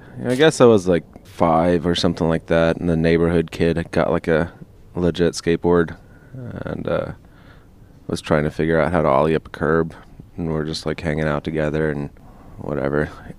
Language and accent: English; Newton, Kansas, United States; born there; I was born in Kansas, Newton, Kansas. It's kind of in the center.